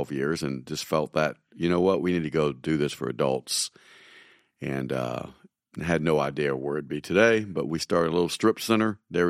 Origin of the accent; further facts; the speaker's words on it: Tampa, Florida, United States; Born and raised in Tampa and did not come from any Christian environment, man.